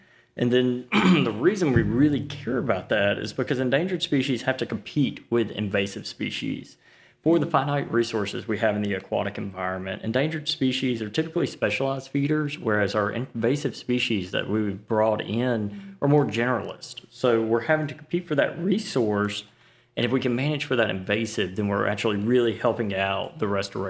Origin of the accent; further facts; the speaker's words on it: Vicksburg, Mississippi, United States; Well, I am from Vicksburg.